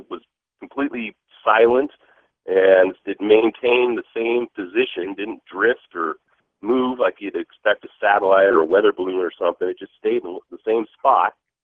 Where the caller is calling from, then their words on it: California, United States; Yeah, I'm calling from Santa Cruz Mountains up here.